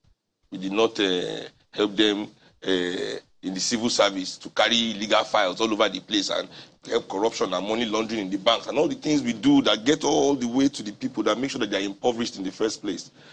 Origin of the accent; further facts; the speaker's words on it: Nigeria; And I feel we as Nigerian people, you know, emotions drive us a lot.